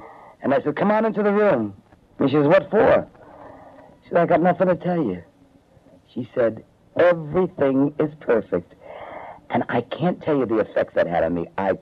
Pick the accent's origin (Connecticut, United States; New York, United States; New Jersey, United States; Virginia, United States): Connecticut, United States; Hartford; I come from Hartford, Connecticut.